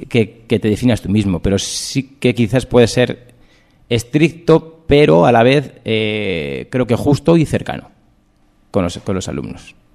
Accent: Logroño, La Rioja, Spain; Pues soy de Logroño, vivo en Logroño, tengo 37 años

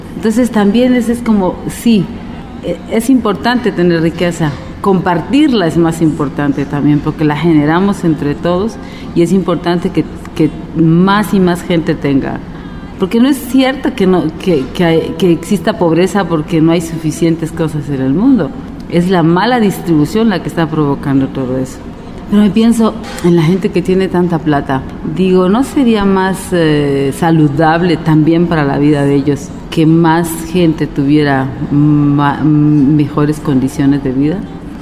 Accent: Mexico; si somos capaces como mexicanos de ver el México profundo

